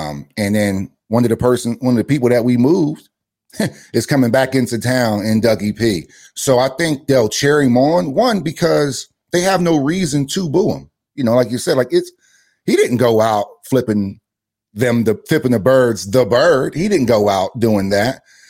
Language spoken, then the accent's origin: English; Camden, New Jersey, United States; Like, I'm not from Philadelphia, but I'm from Camden, New Jersey, which is damn near a suburb of Philadelphia. We're about as close to Philly as you can almost get without being in Pennsylvania, if you will.